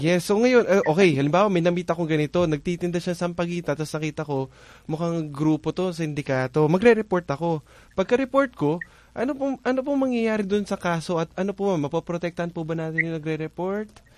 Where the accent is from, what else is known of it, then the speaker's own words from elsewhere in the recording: Manila, Metro Manila, Philippines; kami ni Bianca, taga Maynila, taga Metro Manila kami.